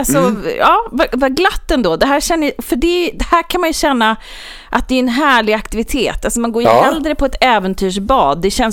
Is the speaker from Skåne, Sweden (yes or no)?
no; Stockholm, Stockholm County, Sweden; Jag kan känna mig lite frustrerad där va, som stockholmare